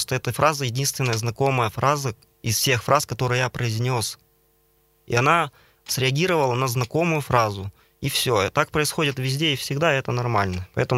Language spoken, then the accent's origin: Russian; Gubakha, Perm Krai, Russia; born there; Я родился на Верхней Губахе, вот в городе, который сейчас называется Старая Губаха. Город, который сейчас присутствует в виде развалин.